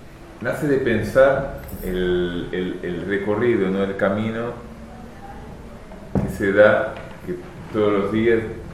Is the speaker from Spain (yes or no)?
no; Brazil; Spanish is a second language; Yo como brasileño, como claro.